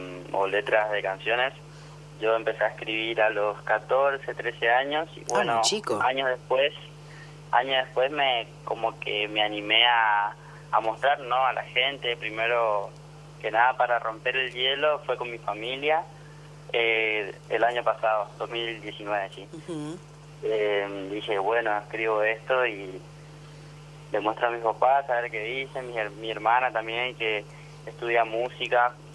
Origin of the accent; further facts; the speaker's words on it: Misiones, Argentina; poder estar representando mi provincia. Como seguramente saben, soy de Misiones.